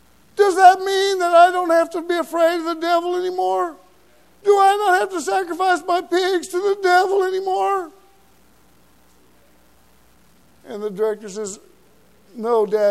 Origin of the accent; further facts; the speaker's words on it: Oklahoma, United States; accent: Okie; I'm from Oklahoma, so forgive my Okie, but y'all come, huh?